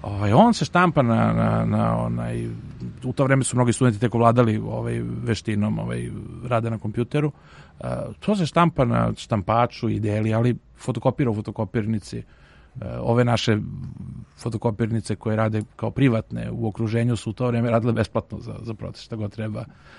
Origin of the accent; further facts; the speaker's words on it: Belgrade, Serbia; ja sam iz Beograda, roditelji su mi fakultetski obrazovani bili, imao sam gde da živim.